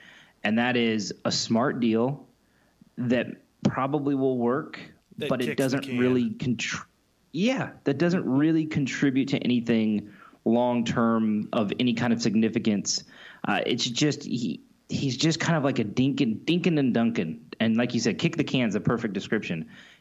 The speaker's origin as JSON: {"language": "English", "town": "Portland", "region": "Oregon", "country": "United States", "lives_now": "Los Angeles, United States", "said": "I was like, I'm from Portland."}